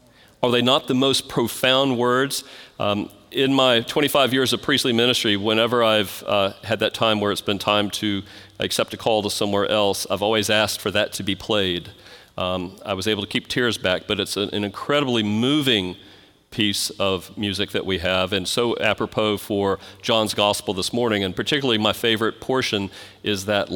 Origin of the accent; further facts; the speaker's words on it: Alexandria, Louisiana, United States; made it to my hometown in Alexandria